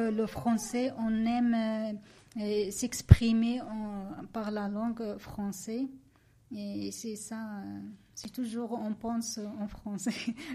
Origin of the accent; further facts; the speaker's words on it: Morocco; now in Belgium; Moi, je viens du Maroc.